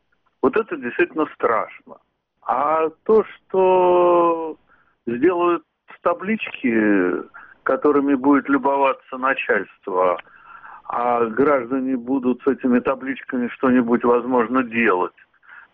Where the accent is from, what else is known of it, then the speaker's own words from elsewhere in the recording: Saint Petersburg, Russia; born there; Я родился в Ленинграде